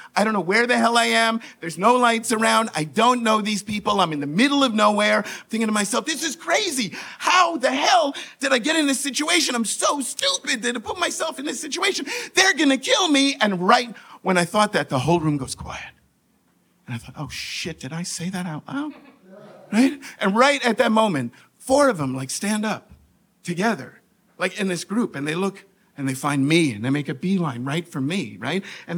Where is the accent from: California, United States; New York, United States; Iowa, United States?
New York, United States; Because, like, I have a lot of faith, but I'm from New York.